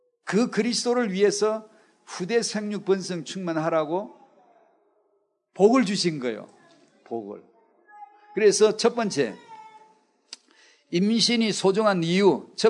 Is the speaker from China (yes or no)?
no; South Korea; 난 한국 사람인데